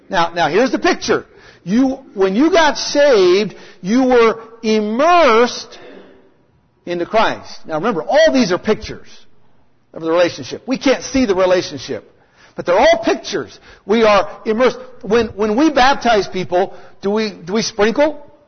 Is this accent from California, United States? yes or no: yes; Eureka, California, United States; born there; I was born in Eureka, California.